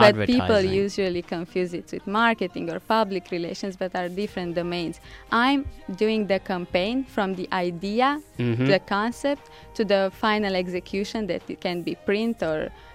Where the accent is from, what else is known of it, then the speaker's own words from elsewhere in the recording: Transylvania, Romania; English is a second language; now in Bucharest, Romania; So I'm originally from Transylvania. I don't know if you heard of it, with the place with a lot of vampires